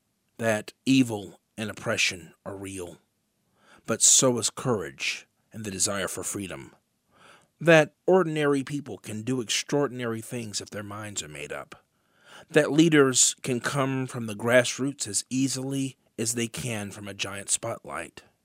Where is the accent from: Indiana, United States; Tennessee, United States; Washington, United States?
Tennessee, United States; South Fulton; Growing up in South Fulton, Tennessee, I had heard of the major icons of the civil rights movement, Dr. Martin Luther King, Roy Wilkins, and Whitney Young.